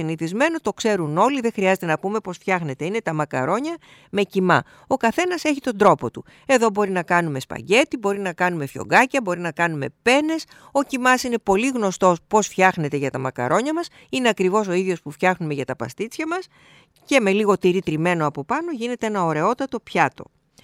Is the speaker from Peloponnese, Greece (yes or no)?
yes; Peloponnese, Greece